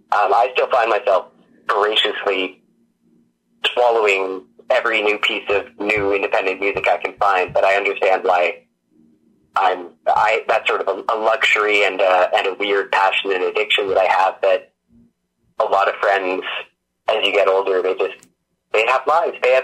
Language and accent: English; Scarborough, Ontario, Canada; I grew up in Scarborough, which is technically part of Toronto, although, I mean, a lot of people might argue otherwise. So most of my life I spent in the strip malls in the suburbs.